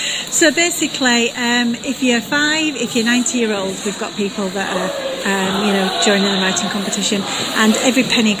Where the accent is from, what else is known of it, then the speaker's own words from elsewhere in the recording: Yorkshire and the Humber, United Kingdom; We come from West Yorkshire.